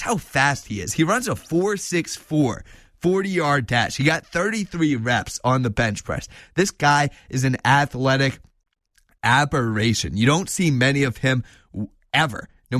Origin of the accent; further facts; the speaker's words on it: New Orleans, Louisiana, United States; As you know, as I proudly pub, I'm from New Orleans, grew up an LSU fan, diehard. Both my parents attended Louisiana State University, go Tigers.